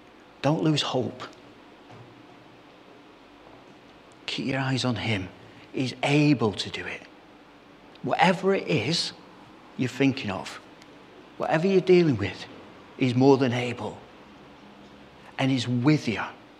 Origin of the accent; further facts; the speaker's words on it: Salford, North West England, United Kingdom; You can tell I come from Salford, can't you?